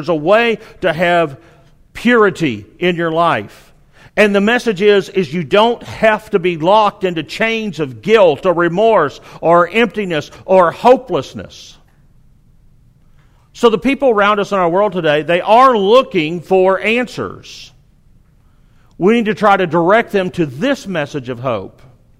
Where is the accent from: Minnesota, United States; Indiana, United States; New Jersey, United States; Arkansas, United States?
Arkansas, United States; accent: southern; People ask me, well, what part of Texas are you from? Well, I'm not far from Texas. I grew up in Arkansas, just up the road. But this kid picked up on my accent